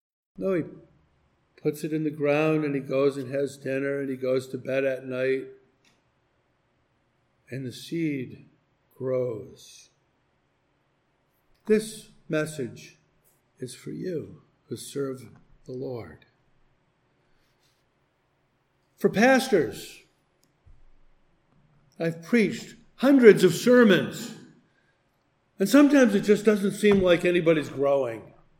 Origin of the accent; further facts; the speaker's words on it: New England, United States; Everybody all around me was crying, and I'm from New England. I was just sitting there.